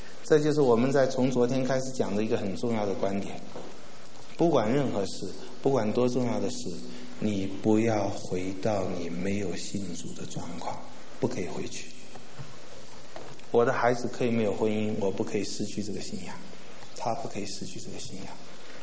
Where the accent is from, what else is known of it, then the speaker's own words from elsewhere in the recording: Taiwan; now in United States; 我从台湾来美国